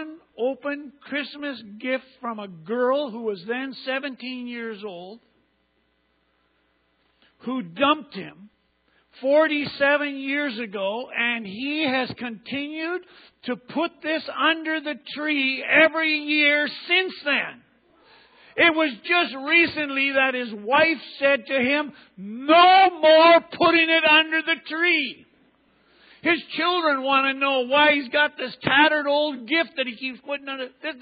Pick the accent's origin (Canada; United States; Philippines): Canada; Edmonton, Alberta; born there; I was born in Edmonton, so I can identify